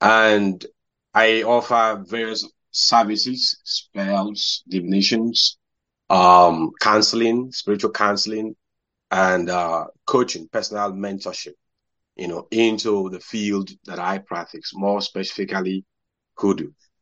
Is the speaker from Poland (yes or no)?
no; Nigeria; I am from Nigeria, Africa, precisely. I am an Ifa Babalawo, that is a priest in Ifa tradition of the Yoruba people.